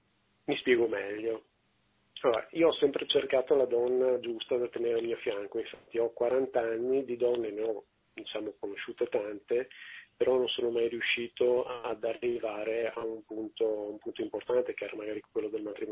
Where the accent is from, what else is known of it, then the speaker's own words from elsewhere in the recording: Veneto, Italy; Io sono veneto e quindi per arrivare a Latina ci metto tanto, tanto tempo.